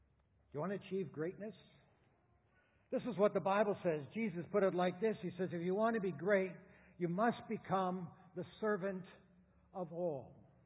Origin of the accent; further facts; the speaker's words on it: Canada; moved away as an adult; now in New Zealand; my wife and I, Jeannie and I, we came from Canada 9 years ago. Before that, 25 years serving churches in Canada. Hence, I don't talk like you or like a Kiwi.